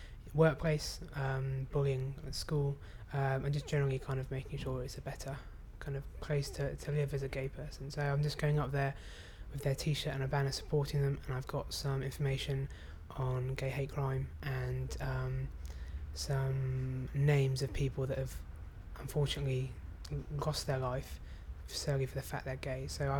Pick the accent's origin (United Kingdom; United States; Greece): United Kingdom; Winchfield, South East England; I'm 22 and I'm from Winchfield in Hampshire.